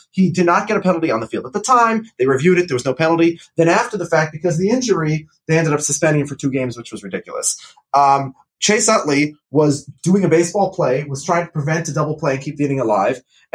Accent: Minnesota, United States; Look, I'm a Minnesotan. I'm a Vikings fan. I'm a fake Swede.

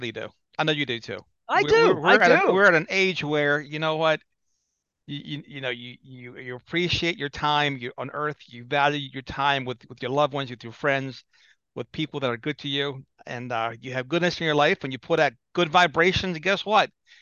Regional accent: Greece; now in Baltimore, United States; You know, we came over from Greece in 1973 with my dad and I.

